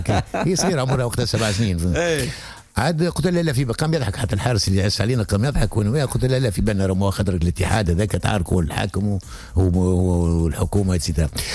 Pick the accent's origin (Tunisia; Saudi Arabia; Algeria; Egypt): Tunisia; Tunis, Tunis Governorate; مشيت بلدي تونس خاطر انا مولود غادي